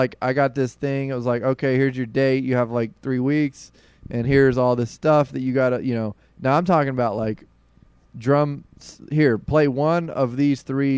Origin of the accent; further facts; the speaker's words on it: Nashville, Tennessee, United States; I'm a redneck from South Nashville at heart, so I could drive anything.